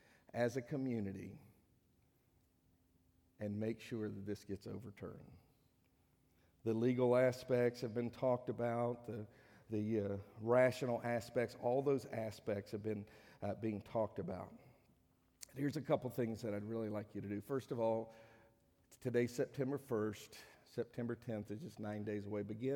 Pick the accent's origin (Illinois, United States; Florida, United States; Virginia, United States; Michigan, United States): Virginia, United States; I grew up in Fairfax County. I can kind of understand. I mean, very liberal place.